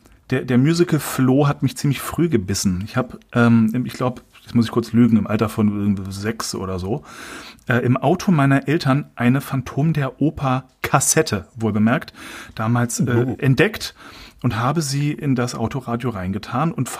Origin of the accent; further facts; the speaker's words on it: Berlin, Germany; now in Vienna, Austria; Ich komme aus Berlin, wohne aber mittlerweile in Wien, bin also ein sogenannter Berwiner.